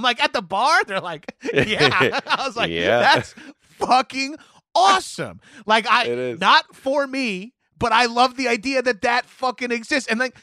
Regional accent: Long Island, New York, United States; the gym as a meathead growing up on Long Island was like a very masculine thing to do.

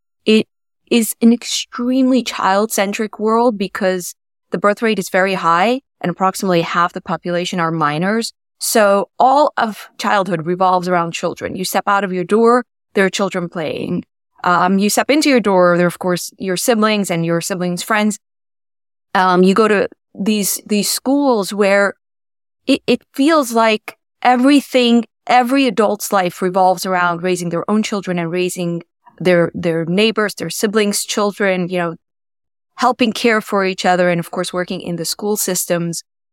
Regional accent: Kiryas Joel, New York, United States; I grew up in Kiryas Joel, which is a Satmar Hasidic enclave.

